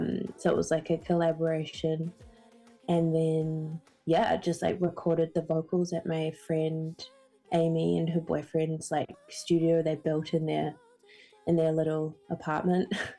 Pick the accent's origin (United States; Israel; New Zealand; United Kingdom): New Zealand; I grew up in Aotearoa, and my African identity being half Cameroonian in my genealogy